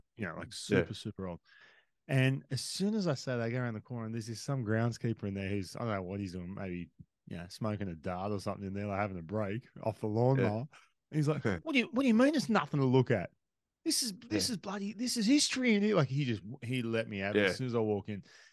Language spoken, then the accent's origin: English; Australia; I'm Australian.